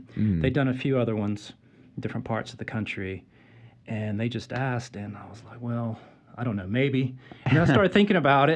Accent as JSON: {"language": "English", "town": "Dallas", "region": "Texas", "country": "United States", "tie": "born or raised there", "said": "And I grew up in Dallas, Texas, and so, you know, Major League Baseball, and so minor league baseball was a whole new thing to me"}